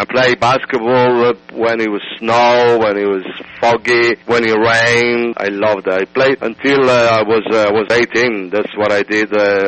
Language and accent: English; Trieste, Friuli-Venezia Giulia, Italy; I have a kind of a multifarious kind of a background. I was brought up in Trieste, which is on the northeast.